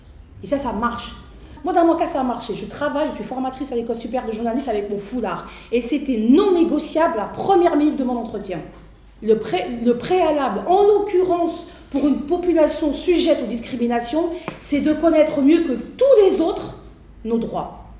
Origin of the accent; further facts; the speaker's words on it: France; moi je suis française, hein. Donc je suis française